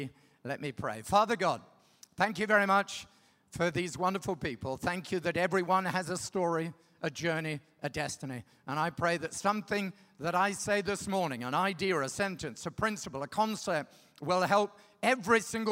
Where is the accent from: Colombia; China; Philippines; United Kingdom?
United Kingdom; England; I was brought up in England in a traditional church. I wasn't a Christian.